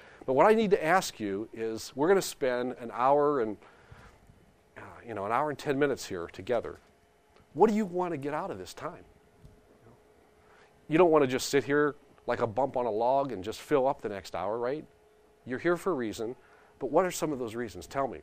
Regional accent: McKeesport, Pennsylvania, United States; Now, the church that I grew up in was in McKeesport, Pennsylvania, and it was a Christian Missionary Alliance church.

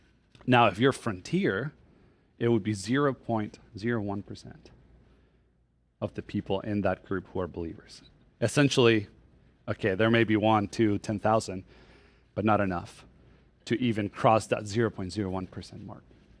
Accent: Chile; I am originally from Chile in South America.

